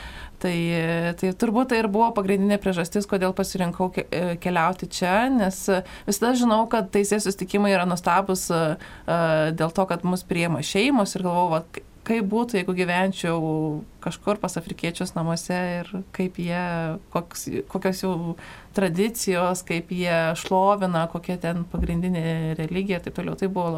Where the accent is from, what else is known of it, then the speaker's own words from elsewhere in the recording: Kaunas, Kaunas County, Lithuania; esu iš Kauno.